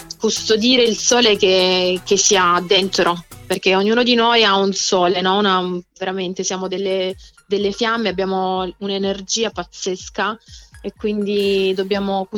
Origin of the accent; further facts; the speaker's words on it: Mesagne, Apulia, Italy; sono di Mesagne, il mio paese. Mesagne, proprio si chiama, sì.